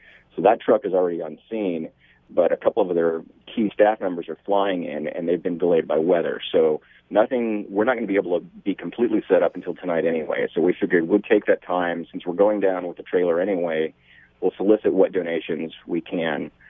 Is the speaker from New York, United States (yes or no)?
no; Oklahoma, United States; also born or lived in Seattle; I grew up in Oklahoma and followed a girl to Seattle. Then I was up there from 98 to 2007.